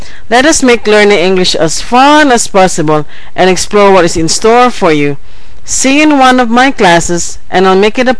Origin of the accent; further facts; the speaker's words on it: New Jersey, United States; now in Lucena City, Philippines; I am originally from New Jersey, USA, but currently I am living here in Lucena City, Quezon.